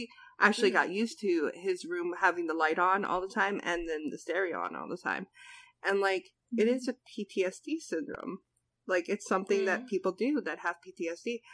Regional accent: New Jersey, United States; I guess I'm from New Jersey. Diners are always open.

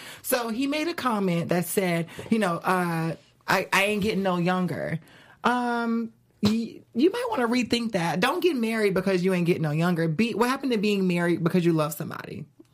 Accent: Decatur, United States; I'm from Decatur.

